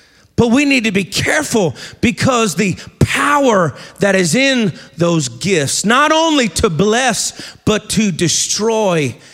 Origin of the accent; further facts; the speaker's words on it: New York City, New York, United States; I was up in Maine a number of years ago, where my wife is from. I'm originally from New York City, Brother Tony.